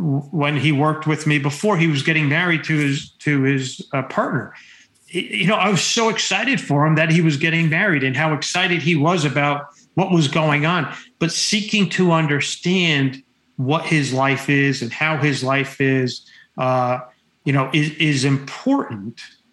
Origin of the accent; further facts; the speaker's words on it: New Jersey, United States; I grew up in New Jersey. My dad was a steam fitter, blue collar guy. I worked in body shops. I'm just a northern redneck.